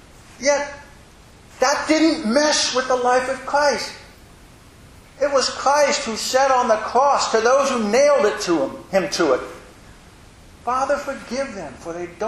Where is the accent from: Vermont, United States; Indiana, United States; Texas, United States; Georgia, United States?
Indiana, United States; When I was growing up in Indiana, Memorial Day meant one thing.